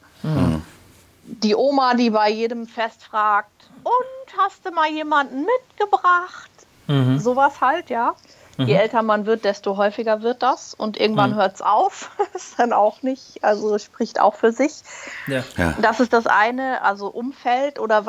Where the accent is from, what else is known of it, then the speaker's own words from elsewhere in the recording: Berlin, Germany; born there; now in Munich, Germany; ich bin Jahrgang 82, gebürtige Berlinerin, mittlerweile in München zu Hause, aber überall gefühlt in der Welt schon gewesen.